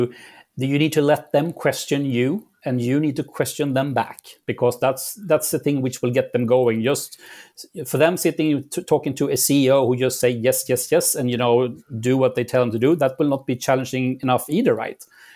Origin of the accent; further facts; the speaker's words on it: Sweden; English is a second language; We all know, yes, I'm from Sweden, right